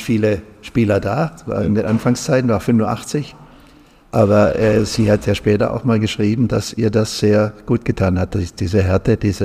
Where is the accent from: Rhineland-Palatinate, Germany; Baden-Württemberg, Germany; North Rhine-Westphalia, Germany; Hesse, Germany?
Baden-Württemberg, Germany; Nagold; ich komme eigentlich aus Nagold, im Schwarzwald